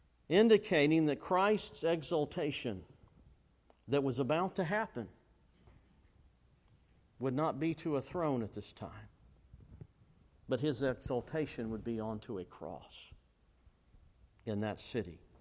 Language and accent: English; Virginia, United States; moved away; Now, when I grew up in Virginia, you didn't see many palm trees, but I know about branches of palm trees now, having lived here for 16 years.